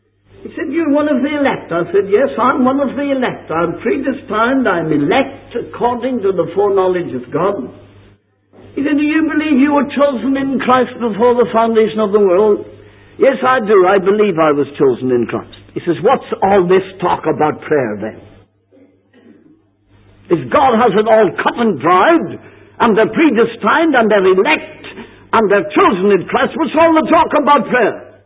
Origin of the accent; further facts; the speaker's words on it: Northern Ireland, United Kingdom; We go across the water to London and we say we come from Ulster, and the people look at you as if you were a queer case.